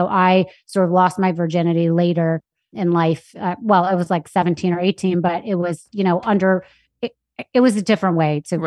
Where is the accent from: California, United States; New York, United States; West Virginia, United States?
New York, United States; New York City; We're from New York City. We're not sheltered people.